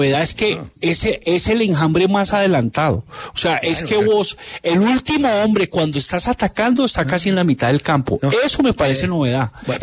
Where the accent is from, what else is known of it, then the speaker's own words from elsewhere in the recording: Colombia; ¿cómo somos los colombianos? Los colombianos damos, mira, muchos rodeos, muchos circunloquios